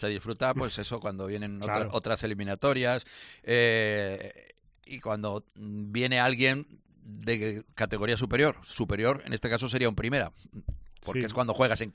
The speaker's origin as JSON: {"language": "Spanish", "town": "Barcelona", "region": "Catalonia", "country": "Spain", "tie": "born or raised there", "also_born_or_lived": "L'Hospitalet de Llobregat", "said": "la ciudad donde yo viví pues desde que nací. Aunque nací en Barcelona capital, pero viví en Hospitalet hasta los 6 años. Luego ya viví en Barcelona."}